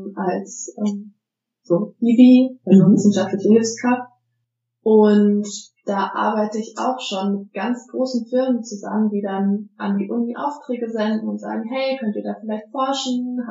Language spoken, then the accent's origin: German; Frankfurt, Hesse, Germany; ich komme jetzt aus dem Raum Frankfurt